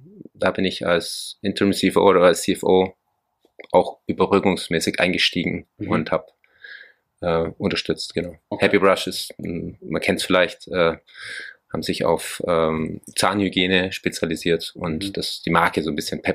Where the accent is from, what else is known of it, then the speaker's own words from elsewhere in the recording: Augsburg, Bavaria, Germany; Ich komme aus Augsburg, bin 42 Jahre alt